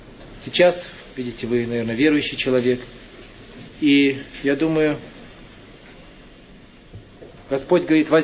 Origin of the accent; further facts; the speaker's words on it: Barysaw, Minsk Region, Belarus; Я из Борисова.